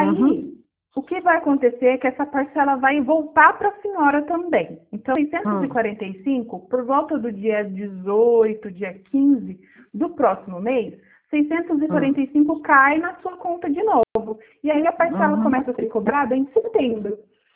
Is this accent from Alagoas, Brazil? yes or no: no; Assis, São Paulo, Brazil; now in Santa Catarina, Brazil; Hoje, atualmente, eu estou em Santa Catarina, mas eu sou de Assis.